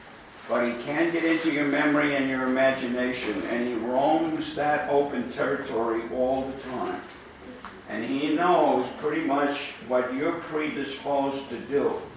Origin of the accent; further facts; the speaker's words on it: New York City, New York, United States; accent: New York; Hey, listen, don't hold it against me that I'm from New York City. All right, New York, like we say, coffee, water.